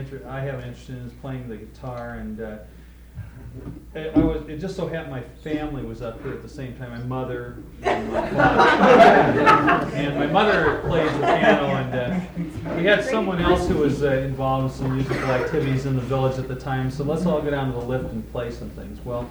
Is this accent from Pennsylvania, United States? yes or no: no; Portland, Oregon, United States; I'm from Portland, Oregon